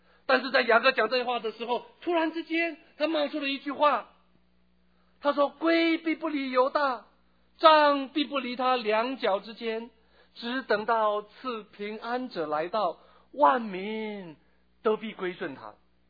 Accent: China

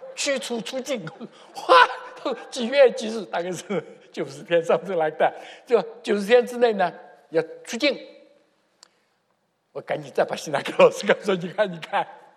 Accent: China; 我们是中国人

